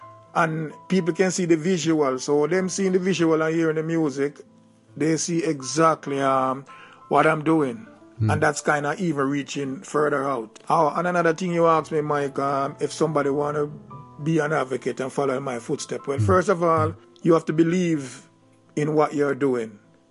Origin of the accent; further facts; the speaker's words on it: Jamaica; he saw that I had dreadlocks and I was from Jamaica and I was doing reggae music